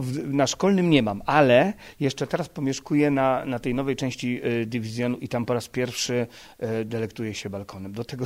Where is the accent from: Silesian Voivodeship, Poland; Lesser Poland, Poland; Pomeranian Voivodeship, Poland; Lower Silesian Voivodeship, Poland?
Lesser Poland, Poland; Kraków; ja jestem z Huty, u mnie się takie rzeczy inaczej załatwia.